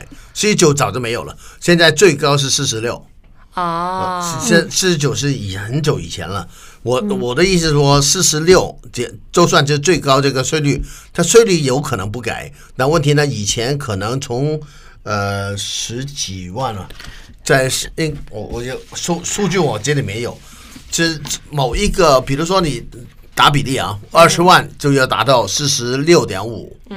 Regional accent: Hong Kong; 因为比如说我来自香港啊，香港的税收差距呢会有点大

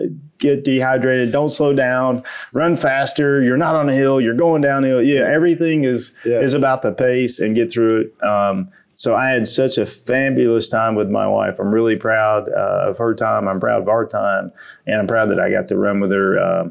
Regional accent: Jasper, Alabama, United States; I'm from Jasper, Alabama. I'm really proud of that. I grew up in Alabama, lived there most of my life, about three when I moved there. And then I didn't move out of my hometown, the same hometown.

